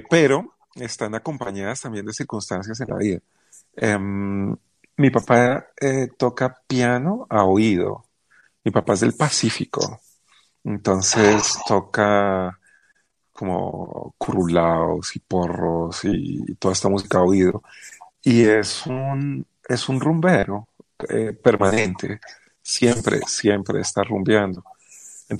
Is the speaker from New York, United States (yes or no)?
yes; New York, United States; also born or lived in Cali, Colombia; yo nací en Cali, pero me llevaron a Nueva York como al mes de nacido.